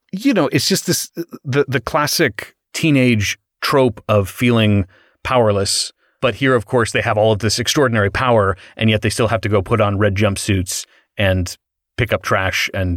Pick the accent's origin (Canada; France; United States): United States; And as an American, the accents in it are just so delightful.